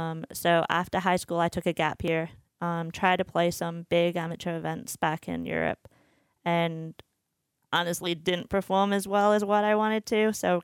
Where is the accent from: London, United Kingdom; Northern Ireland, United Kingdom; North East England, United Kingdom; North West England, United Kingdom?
North West England, United Kingdom; So I had a local course that was about a mile away from my house, Fleetwood Golf Club. That was pretty much where I grew up playing.